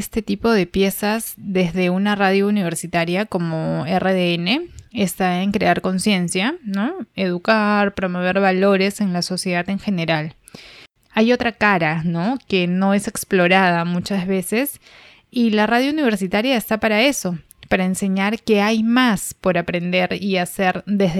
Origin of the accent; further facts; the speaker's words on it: Lima, Peru; soy de Lima, Perú.